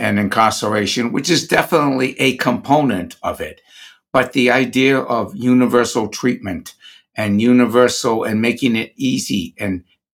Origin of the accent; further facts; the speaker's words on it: Massachusetts, United States; I'm Democrat from Massachusetts. So we grew up in the era of the Kennedys